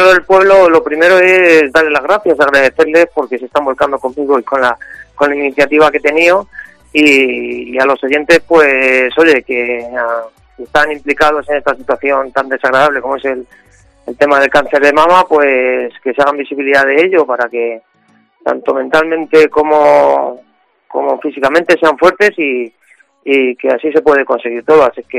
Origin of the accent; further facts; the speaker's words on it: Fuenlabrada, Community of Madrid, Spain; yo soy de Fuenlabrada y aquí hay unos 700 metros